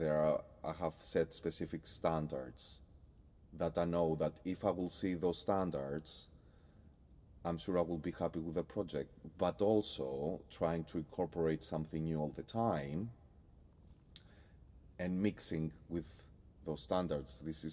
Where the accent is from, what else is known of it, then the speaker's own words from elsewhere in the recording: Greece; English is a second language; I'm from Greece, so I grew up in a place full of history.